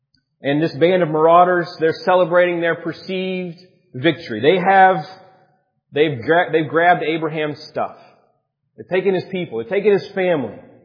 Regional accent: Alabama, United States; I grew up in Alabama.

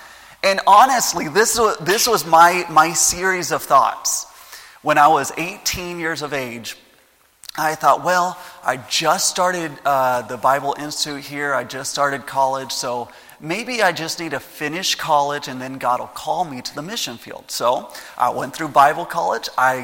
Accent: Mexico; I grew up in Mexico.

